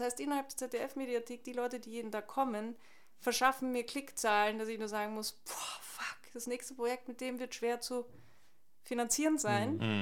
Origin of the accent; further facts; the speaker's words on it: Austria; Ich komme aus Österreich, das ist ein ganz kleiner Filmmarkt